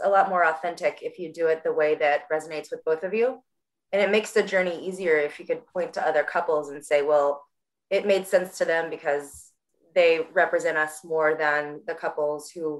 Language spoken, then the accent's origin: English; Atlanta, Georgia, United States; I was born and raised here in Atlanta, but have a long history here in the American South.